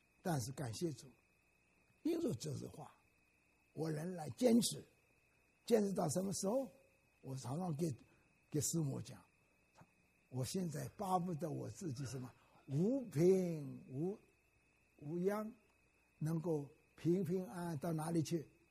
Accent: Wenzhou, Zhejiang, China; 我是温州人，所以他们当然请客，请我吃饭

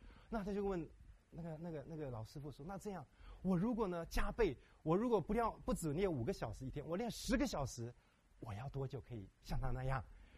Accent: China; 我就觉得我们中国人是有这种特性，就是我们很拼命三郎，有没有？

